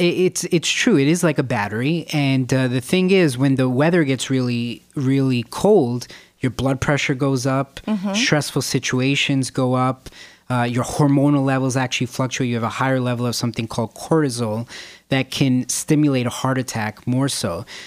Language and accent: English; Bronx, New York, United States; born there; I was born in the Bronx, yes.